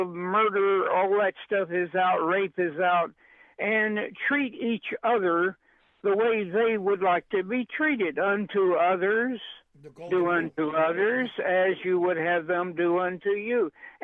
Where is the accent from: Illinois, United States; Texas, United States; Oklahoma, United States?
Oklahoma, United States; Pauls Valley; born there; I was born in Paul's Alley, Oklahoma.